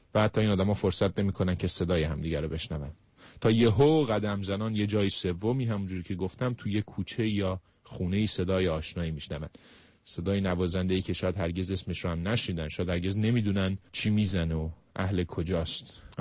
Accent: Iran; من ایرانیم و منشه اسرائیلی، هر دو به یه زبون حرف میزنیم

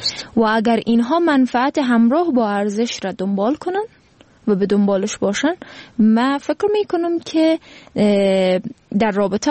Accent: Afghanistan; ما به عنوان یک فرد، به عنوان یک افغان به ای باور هستم

